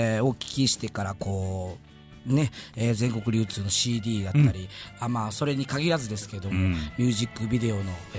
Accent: Kagoshima, Japan; now in Tokyo, Japan; もともと地元は鹿児島なんですけども、うん、そこから、10年前ですね、もう上京して、今東京の方で

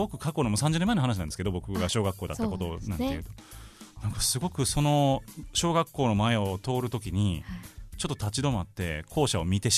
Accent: Kobe, Hyogo, Japan; moved away as an adult; now in Tokyo, Japan; で神戸で大学まで過ごしてて、東京には大学出てからこっち来たんですけど、

